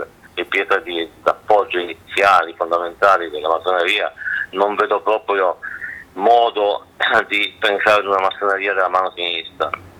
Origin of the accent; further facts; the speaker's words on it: Piedmont, Italy; c'è stata una predominanza di una visione piemontese, io sono piemontese